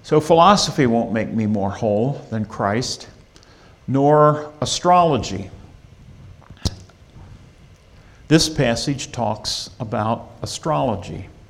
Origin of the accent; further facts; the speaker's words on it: Enola, Pennsylvania, United States; I grew up in Enola, and I was the fourth child in a family of four. And I worked in Enola with Mr. Shover at Shover's Esso